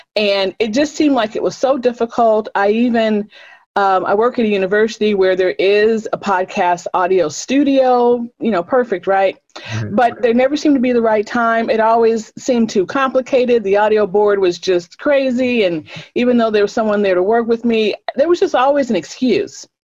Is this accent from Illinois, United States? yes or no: yes; Chicago, Illinois, United States; I did grow up in a Christian home. I was raised Catholic in Chicago.